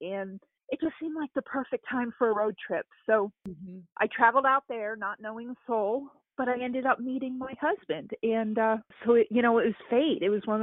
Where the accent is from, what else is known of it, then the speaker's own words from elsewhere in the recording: East Coast, United States; But it's so different than growing up on the East Coast.